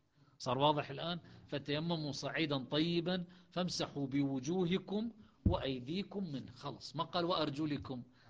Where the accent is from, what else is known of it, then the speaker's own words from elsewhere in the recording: Iraq; ولذلك عندنا في العراق تطلق كلمة كعب،